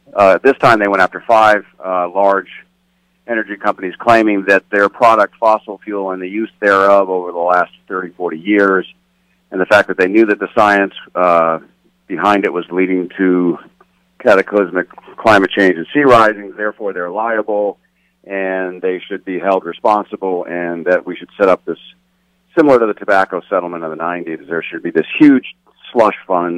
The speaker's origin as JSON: {"language": "English", "region": "Massachusetts", "country": "United States", "tie": "born or raised there", "said": "the woman from my home state, Massachusetts, were the only two."}